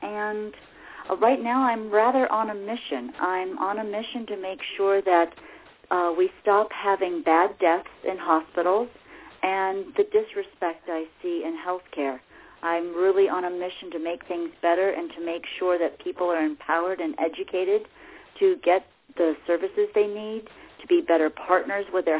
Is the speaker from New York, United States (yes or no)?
no; Glendale, California, United States; I was born in Glendale, California, not Glendale, Arizona. I have three brothers, and I had a mom and dad.